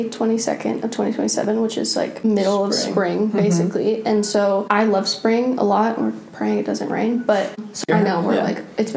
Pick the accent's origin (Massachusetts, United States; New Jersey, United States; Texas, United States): Texas, United States; Fort Worth; I went home to Texas for Easter, both of us did. And I'm from like the Dallas-Fort Worth area. I'm from Fort Worth, but there's so many great dress shops in the DFW Metroplex